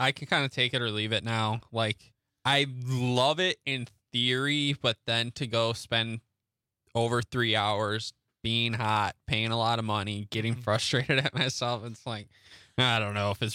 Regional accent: Wisconsin, United States; We're not from Waukesha proper, but I'm from Waukesha County, kind of in the boonies.

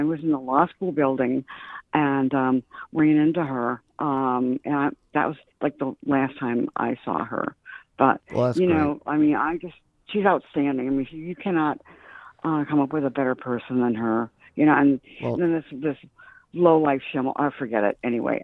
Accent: Richmond Center, Wisconsin, United States; I'm from Richmond Center also, and I went to school with Ann Welch Bradley from middle school through high school

